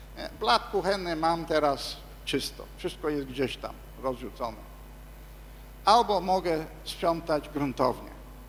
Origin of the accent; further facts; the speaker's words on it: England, United Kingdom; Polish is a second language; moved away; 30 parę lat temu wyjechałem ze swojego kraju. Więc teraz Anglicy by nie powiedzieli, że jestem Anglikiem.